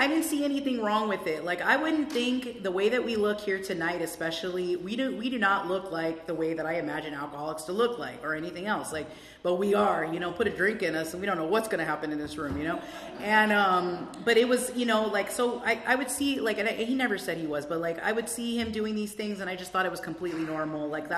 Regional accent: Hollywood, California, United States; born there; And my parents, they immigrated here from Guatemala, and they came here to give us a good life. I was born in Hollywood Presbyterian. I was like a Hollywood girl, lived in West Hollywood for the first couple years of my life.

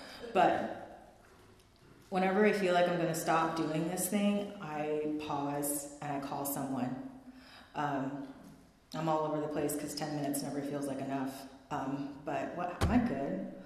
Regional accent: Mission Hills, California, United States; born there; I wasn't born here. I was born in Mission Hills at Holy Cross Hospital, so I don't have the curse

